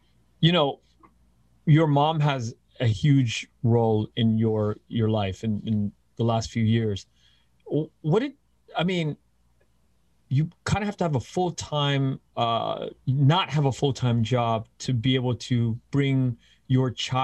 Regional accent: Los Angeles, California, United States; I grew up in LA. I grew up in Koreatown

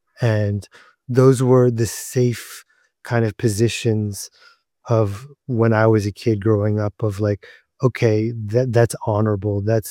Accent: United States; I feel growing up in America in the 80s, there was definitely hierarchies, right?

